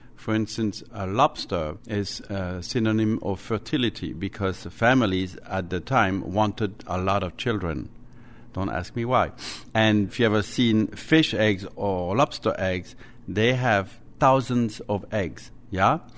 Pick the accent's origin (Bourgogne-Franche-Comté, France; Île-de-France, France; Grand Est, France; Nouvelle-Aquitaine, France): Grand Est, France; Marlenheim; English is a second language; I grew up in Alsace in France, on the east side of France, in a small bakery run by my father and my mom. The name of the village is Marlenheim. There's about 3,000 people living in the village